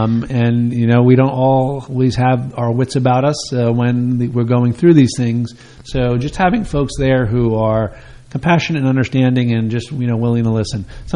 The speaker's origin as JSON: {"language": "English", "region": "New Jersey", "country": "United States", "tie": "born or raised there", "said": "I love Hunterdon County even more. I grew up in Bergen County, so I really love Hunterdon County."}